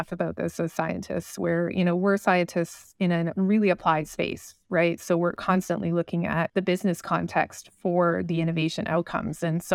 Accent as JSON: {"language": "English", "region": "Ontario", "country": "Canada", "tie": "born or raised there", "said": "I grew up in the Niagara region and I love horticulture here, tender fruit production."}